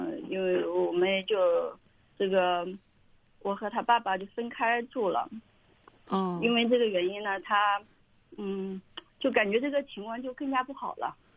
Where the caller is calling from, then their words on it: Hangzhou, Zhejiang, China; 我是杭州的那个